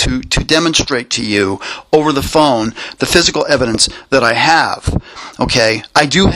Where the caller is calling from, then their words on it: Sweetwater, Tennessee, United States; I'm calling from Sweetwater, Tennessee, and I am recording this telephone call.